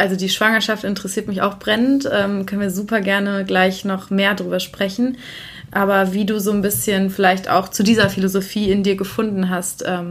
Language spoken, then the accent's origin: German; Essen, North Rhine-Westphalia, Germany; Ich bin in Essen aufgewachsen, ja, deswegen war ich ständig dort.